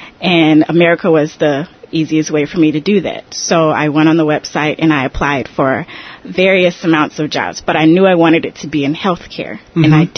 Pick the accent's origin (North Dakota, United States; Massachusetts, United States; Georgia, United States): Georgia, United States; Atlanta; I'm from Atlanta, Georgia, and I attended Georgia State University.